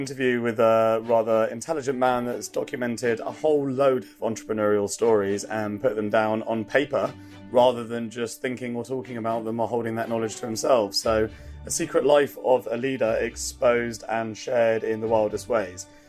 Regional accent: United Kingdom; being the Brit that I am, I'm unbelievably uncultured.

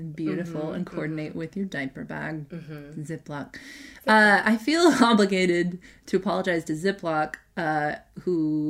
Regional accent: Kansas City, Missouri, United States; born there; I was born in Kansas City, Missouri, which sometimes if you're talking to somebody who just says, I'm from Kansas City, and you go, me too, and they go, Kansas or Missouri, and you go, Missouri, and they kind of go, oh. So I'm proud to be from Missouri.

